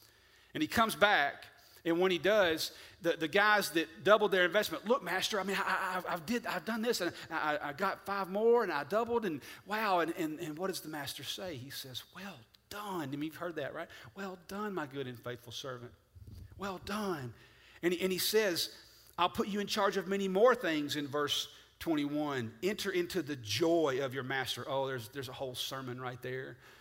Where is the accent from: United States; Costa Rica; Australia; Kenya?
United States; Tullahoma, Tennessee; accent: Southern; to say that I talk Southern. Okay, I grew up in Tullahoma, not far from here. I talk Southern